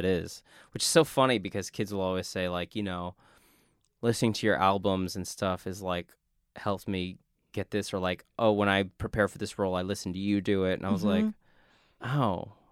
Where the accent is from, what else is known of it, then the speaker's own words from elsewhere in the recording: Texas, United States; And I just as a kid growing up in South Texas, like, it's just singing and acting, right?